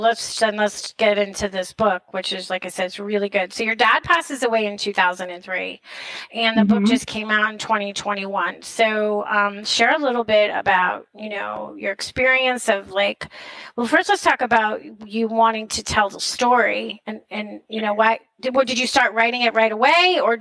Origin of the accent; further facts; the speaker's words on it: New Jersey, United States; born there; because I was born in New Jersey, so I know that.